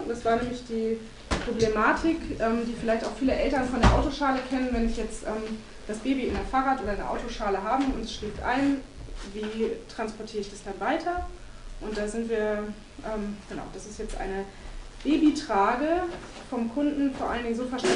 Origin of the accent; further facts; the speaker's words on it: Bremen, Germany; Ich komme eigentlich auch aus Bremen.